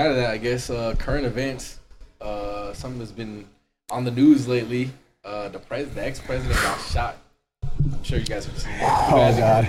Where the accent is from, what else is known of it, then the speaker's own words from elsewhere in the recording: Las Vegas, Nevada, United States; I'm Vegas? Born and raised in Vegas.